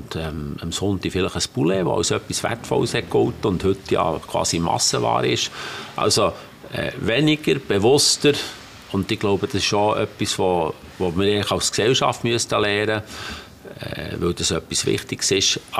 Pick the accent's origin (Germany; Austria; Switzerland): Switzerland; Bern; Als Berner wäre das ganz schlimm, wenn man Pferd sagt. Das tut mir in die Ohren weh. Für einen Berner ist ein Ross ein Ross.